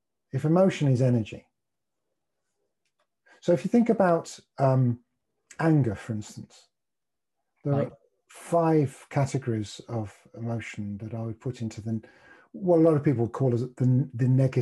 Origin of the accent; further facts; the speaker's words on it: Birmingham, West Midlands, United Kingdom; I'm from Birmingham, so I almost count as being not living in the south as long as I am.